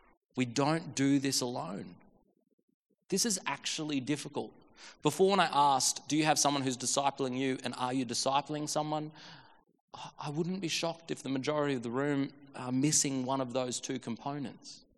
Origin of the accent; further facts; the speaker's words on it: Billawilla, Australia; I mean, in my hometown, it was accessible. We didn't have a Macca's in Billawilla.